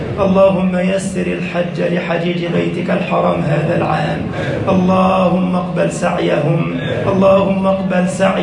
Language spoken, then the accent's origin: Arabic; Egypt; اللهم اجعل بلدنا مصر أمنا أمانا